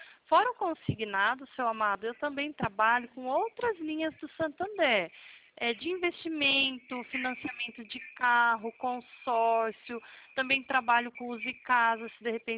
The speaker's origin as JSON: {"language": "Portuguese", "region": "São Paulo", "country": "Brazil", "said": "eu sou do estado de São Paulo"}